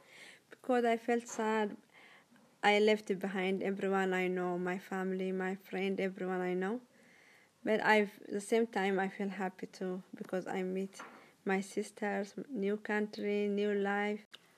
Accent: Ethiopia; English is a second language; now in Australia; I never go back to Ethiopia, but I hope I will go one day. I love both countries. Ethiopia is my home country, my childhood, my school, friends, all memories have, it's very memorable.

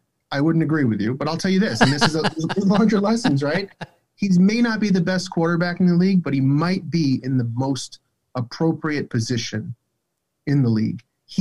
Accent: Miami, Florida, United States; I was born and raised in Miami.

